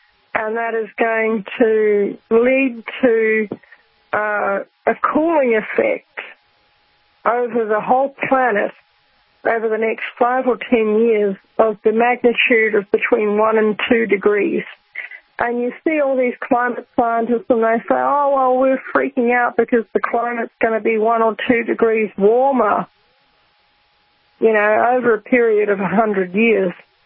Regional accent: Rotorua, Bay of Plenty, New Zealand; I grew up at Rotorua in New Zealand, which is about 50 miles down the road from Taupo.

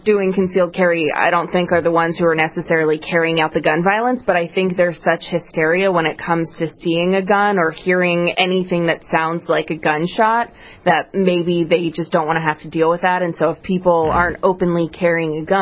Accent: Maryland, United States; I'm from Maryland

